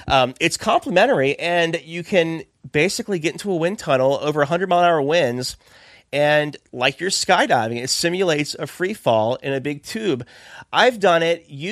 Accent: Florida, United States; And, like, I was like, I'm from Florida.

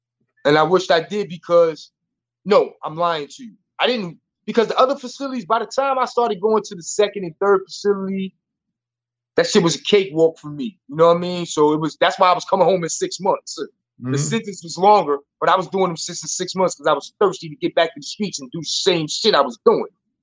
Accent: Brooklyn, New York, United States; Now, growing up in Lafayette Gardens, we grew up in the same building.

